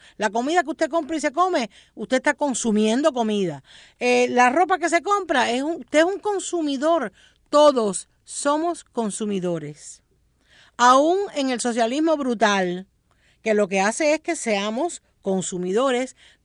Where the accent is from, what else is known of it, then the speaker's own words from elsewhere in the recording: Cuba; Uno como cubano piensa en desodorante.